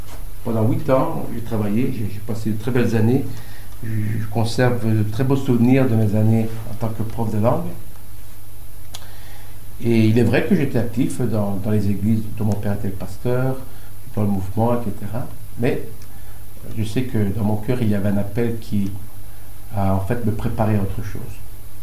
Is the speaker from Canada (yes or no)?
no; Liège, Wallonia, Belgium; born there; accent: Liège; Donc mes parents étaient missionnaires pendant 11 ans à Liège, c'est la ville où je suis né. Et donc peut-être parfois mon accent liégeois va refaire surface.